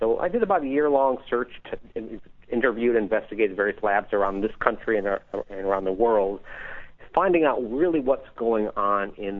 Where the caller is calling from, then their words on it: Sacramento, California, United States; I am calling, at least for the moment, from my house in Sacramento.